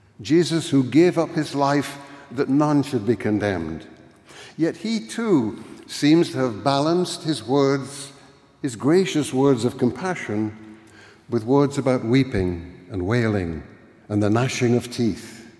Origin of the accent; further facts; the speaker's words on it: Scotland, United Kingdom; But being Scottish in my day meant living in a divided world, a world truly of the good and the evil, the chosen and the damned. And whatever the case today in Scotland